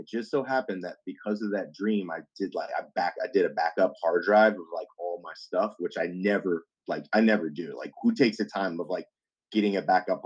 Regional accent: Florida, United States; And I grew up in South Florida, so I was very much into hip hop, R&B

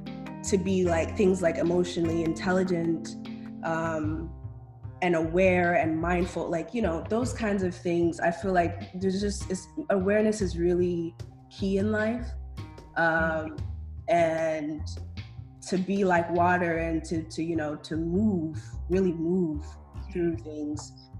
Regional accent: Togo; so I'm from Togo originally. I was born in Togo, West Africa.

